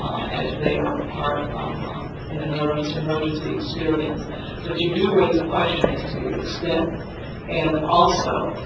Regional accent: Marshall Islands; I come from the Marshall Island.

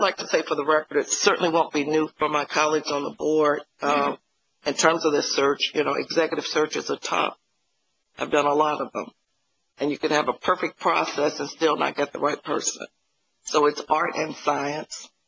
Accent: Alabama, United States; And I'm from Alabama, and for us, integrity is saying what you said behind closed doors that you'll say in front of the person.

